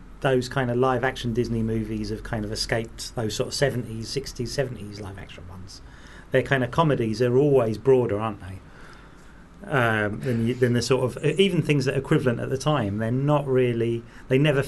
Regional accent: London, United Kingdom; born or raised there

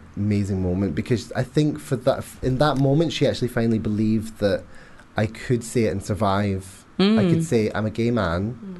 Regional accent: Glasgow, Scotland, United Kingdom; so my family background is Glaswegian. I was born and raised in Glasgow, obviously. So my family are all up there.

